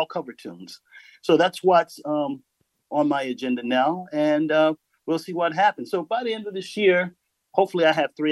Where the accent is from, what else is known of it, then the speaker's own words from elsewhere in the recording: Middletown, Connecticut, United States; Well, I'm from Connecticut, Middletown, Connecticut. I am a local musician here.